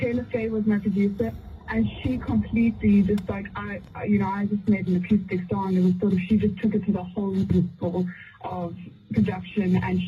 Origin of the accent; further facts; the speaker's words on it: Plettenberg Bay, Western Cape, South Africa; Well, I was born and raised in Plettenberg Bay